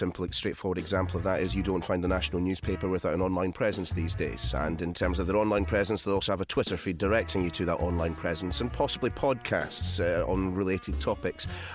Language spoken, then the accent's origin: English; Scotland, United Kingdom; growing up in Scotland, you do feel, you do describe yourself as, of my friends, I don't know any of them who wouldn't describe themselves first as Scottish